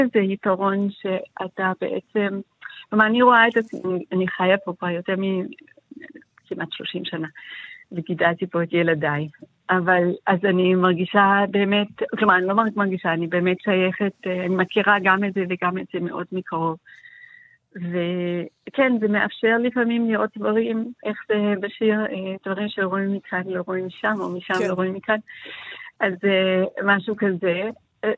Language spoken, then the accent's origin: Hebrew; Southwest Germany, Germany; Hebrew is a second language; now in Israel; כן, מגרמניה, מדרום גרמניה, דרום מערב גרמניה.